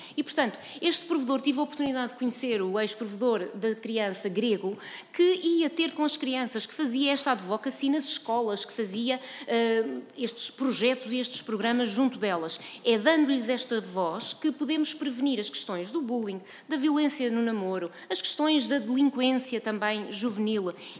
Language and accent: Portuguese; Coimbra, Portugal; em Coimbra, de onde sou